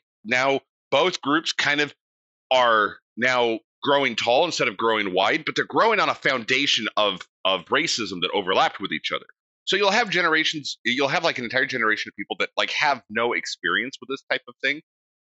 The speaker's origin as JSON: {"language": "English", "region": "California", "country": "United States", "said": "when I told him I was from California."}